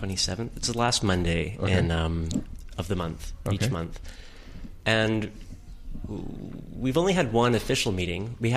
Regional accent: New York, United States; born there; No, I was born in New York, but my mother's English, and we've spent time both places.

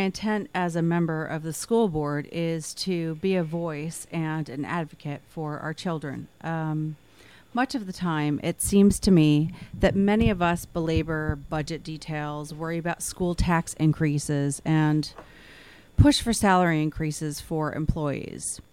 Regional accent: Hudson, United States; Well, I was born and raised in Hudson. I left for 20 years nearly and came back in 2008.

